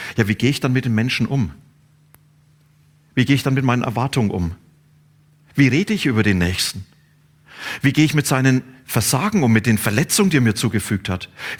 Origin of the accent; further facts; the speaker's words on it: Bavaria, Germany; Ich komme aus Franken. Und in Franken gibt es ein Wort, das heißt passt schon.